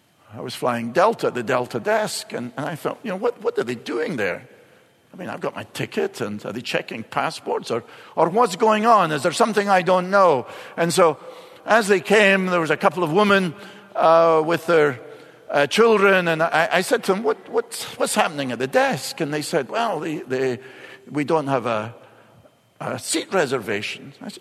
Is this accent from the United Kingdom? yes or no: yes; Scotland, United Kingdom; I am Scottish, but I'd paid for it, one way or another.